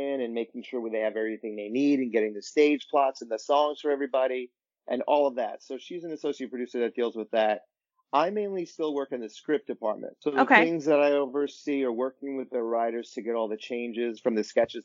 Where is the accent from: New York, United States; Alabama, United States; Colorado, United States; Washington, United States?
New York, United States; I kind of got lucky growing up in New York and always working in comedy.